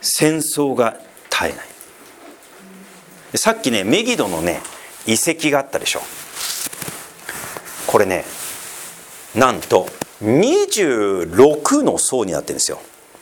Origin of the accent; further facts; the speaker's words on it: Sendai, Miyagi, Japan; 私東北出身なんです、仙台出身なんですが、